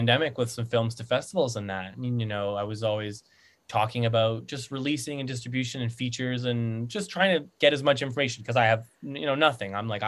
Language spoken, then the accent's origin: English; Canada; as a Canadian filmmaker, you know, I love Canada